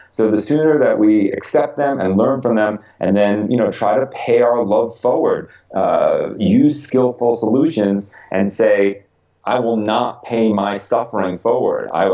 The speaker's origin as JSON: {"language": "English", "town": "Stamford", "region": "Connecticut", "country": "United States", "tie": "born or raised there", "said": "His father worked at the hardware store, like right where I grew up in Stamford, Connecticut."}